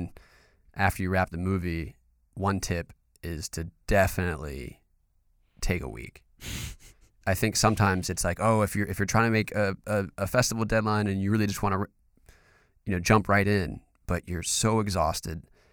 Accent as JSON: {"language": "English", "region": "North Carolina", "country": "United States", "said": "It's not the South. I'm from North Carolina."}